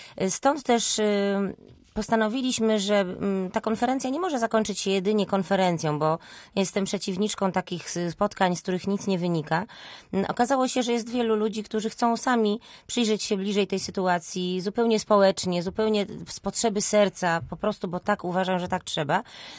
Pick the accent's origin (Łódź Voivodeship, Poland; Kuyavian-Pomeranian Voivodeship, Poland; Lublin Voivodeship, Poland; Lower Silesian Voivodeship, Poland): Łódź Voivodeship, Poland; Łódź; na to, że ta Łódź, która kiedyś była bardzo, bardzo przyjazna cudzoziemcom, ja zresztą pamiętam, bo wychowałam się tutaj